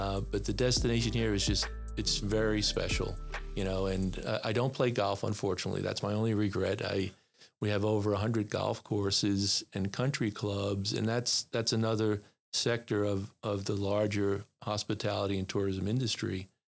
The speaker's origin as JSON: {"language": "English", "region": "East Coast", "country": "United States", "said": "So I'm from the East Coast, yeah, which is a very different weather pattern."}